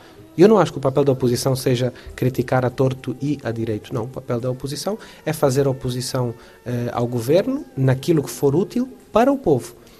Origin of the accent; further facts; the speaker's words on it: Angola; eu sou de Angola